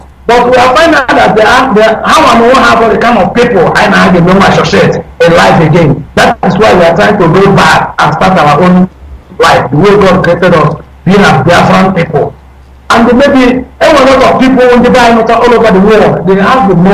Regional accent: Imo, Nigeria; then I'm here from Imo State alone.

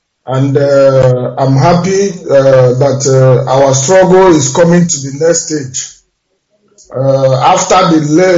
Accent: Enugu State, Nigeria; now in Nuremberg, Germany; I came from Enugu State in Oboka in Nkanu East, Biafra land.

